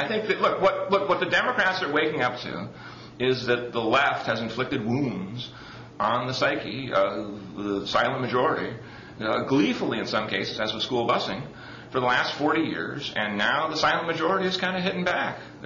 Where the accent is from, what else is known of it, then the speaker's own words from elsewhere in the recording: Chicago, Illinois, United States; Look, I grew up in Chicago.